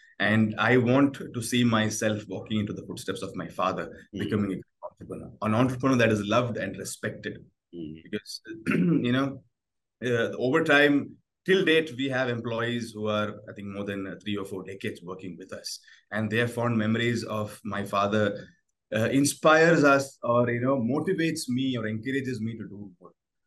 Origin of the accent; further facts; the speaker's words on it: Bangalore, Karnataka, India; born in Kerala, we are originally Keralites. Mm-hmm. I was born and brought up in Bangalore.